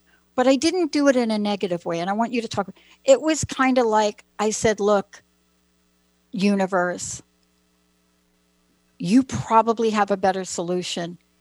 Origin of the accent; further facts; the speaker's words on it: East Coast, United States; I grew up on the East Coast and my dad would be like the daily grind every day